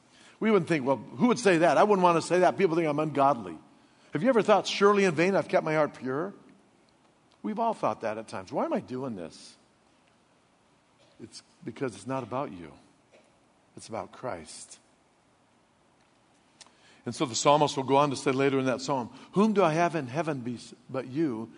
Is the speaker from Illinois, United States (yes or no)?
yes; Illinois, United States; Where I grew up in Illinois, you had a hallway right beside your classroom where you put your boots or your coats if it was raining or snowing or whatever.